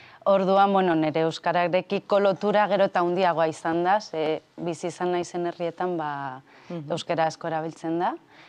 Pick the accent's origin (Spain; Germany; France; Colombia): Spain; Leioa, Basque Country; first language Spanish; Basque is a second language; now in San Sebastián, Spain; ni Leioan jaio nintzen, eskola publikoan ikasi nuen de ereduan, orduan eskolan euskaraz egiten nuen, baina hortik kanpo ba, ez nuen euskara erabiltzen beste inon. Gurasoak ez dira euskaldunak